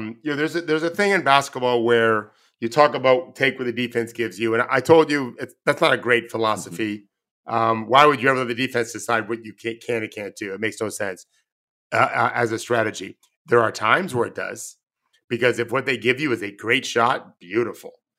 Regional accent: United States; As I said to you off air, I'm as an American, not so great.

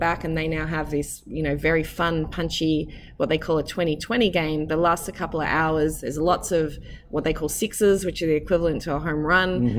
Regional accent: Australia; growing up in Australia, cricket was a big sport

